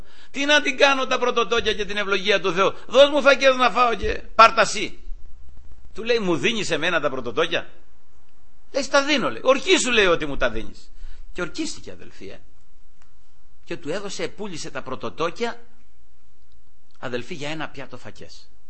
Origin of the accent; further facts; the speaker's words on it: Peloponnese, Greece; Εκεί στα μέρη μου, ας πούμε, που είναι προς τη Μάνη, μετά την Καλαμάτα που πάμε, είναι το Αρμυρό, και λίγο πιο πάνω είμαστε εμείς μετά.